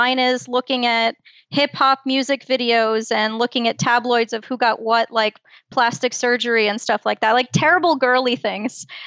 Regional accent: Brooklyn, New York, United States; also born or lived in Poland; And I grew up in Brooklyn. I was born in Poland. I come from a very medical family.

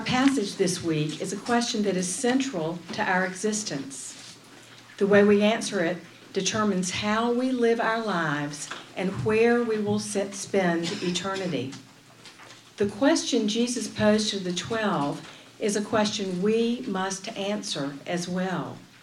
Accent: Raleigh, North Carolina, United States; After a fellowship to graduate school, I'd moved back to my hometown, Raleigh.

